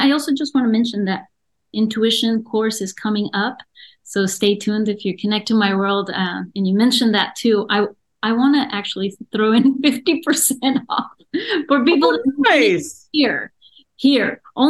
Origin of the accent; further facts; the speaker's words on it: Mexico; English is a second language; Yeah, they can look up … I'm from Mexico. We don't usually spell it with H.